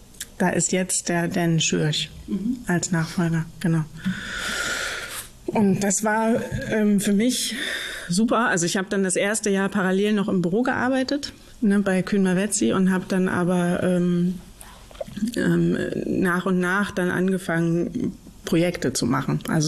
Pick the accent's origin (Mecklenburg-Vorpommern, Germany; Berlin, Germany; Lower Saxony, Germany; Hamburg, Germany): Mecklenburg-Vorpommern, Germany; ich komme aus Mecklenburg